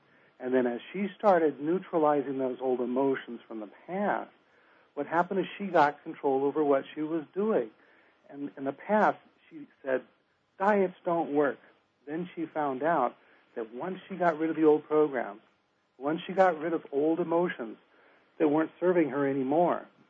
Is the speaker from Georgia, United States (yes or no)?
no; Los Angeles, California, United States; also born or lived in Orange County / North Dakota / Minnesota; I'm originally from Los Angeles and lived in Orange County before we came to Minnesota, and it's time for me to go home after 24 years in North Dakota and Minnesota.